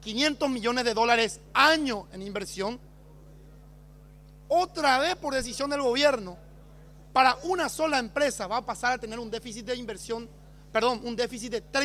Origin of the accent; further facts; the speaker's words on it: Paraguay; con orgullo siempre decimos como paraguayos y en todo el mundo que tenemos una de las represas con mayor producción de energía hidroeléctrica del planeta